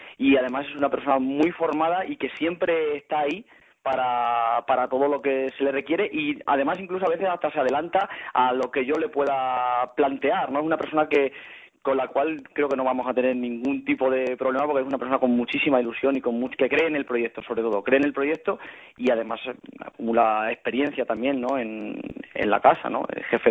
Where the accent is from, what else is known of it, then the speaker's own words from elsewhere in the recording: Madrid, Community of Madrid, Spain; Y ya con 18 años, pues regresé a mi tierra, porque aunque yo soy de Madrid, yo siempre me he considerado extremeño.